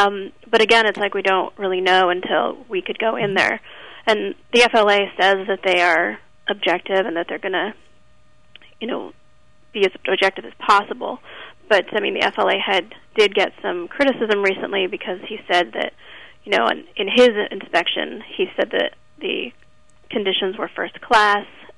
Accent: United States; I think us as an American looking in would say

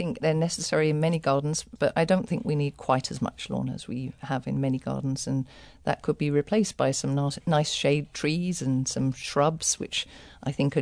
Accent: England, United Kingdom; especially growing up in England where many people try and kill all moss because it's in their lawns

